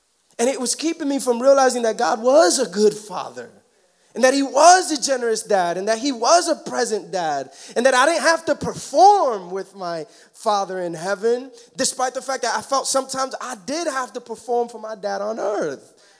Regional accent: New York, United States; I was the anomaly growing up in Washington Heights. I had both my parents.

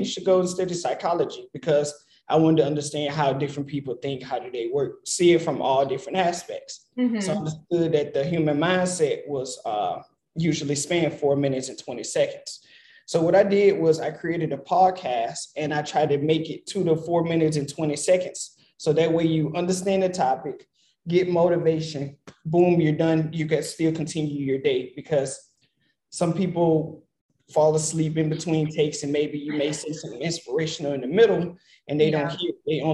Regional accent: Louisiana, United States; moved away as an adult; I was born and raised in Louisiana. That's the same place as … those certain celebrities.

